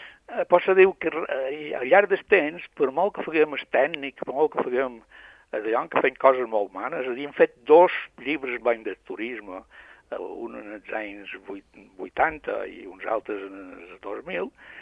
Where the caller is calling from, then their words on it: Palma, Balearic Islands, Spain; Jo som a Port de Sarrià, Port de Palma.